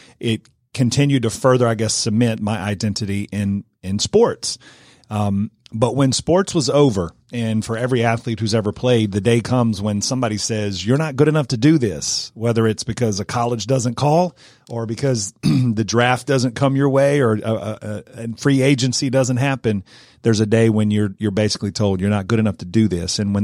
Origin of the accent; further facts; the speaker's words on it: Marietta, Georgia, United States; now in Cartersville, United States; Even though I grew up in Marietta, I was kind of an East Cobb snob.